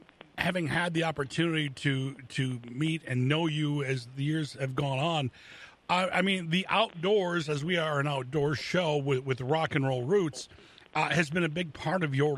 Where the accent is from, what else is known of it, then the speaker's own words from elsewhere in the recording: Flint, Michigan, United States; because growing up in Flint, the Detroit rock scene was huge